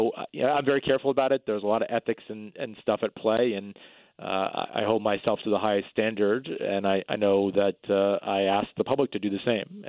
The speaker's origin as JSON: {"language": "English", "town": "Guilford", "region": "Connecticut", "country": "United States", "tie": "born or raised there", "said": "It's my hometown of Guilford and then half of the town of Brantford."}